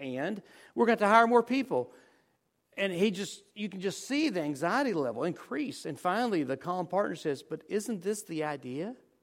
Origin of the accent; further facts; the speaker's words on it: Winsboro, United States; I'm reminded of growing up in Winsboro one summer night.